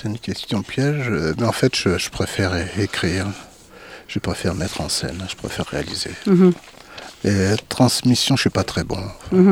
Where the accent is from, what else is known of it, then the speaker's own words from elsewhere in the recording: Paris, Île-de-France, France; born there; Moi, je suis né, mon père a grandi en Charente. Et moi, je suis né à Paris, dans le 4e arrondissement.